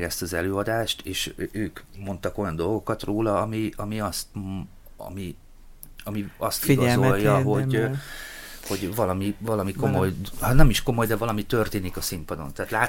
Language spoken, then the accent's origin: Hungarian; Hungary; tehát magyarországi színészként, vagy magyarként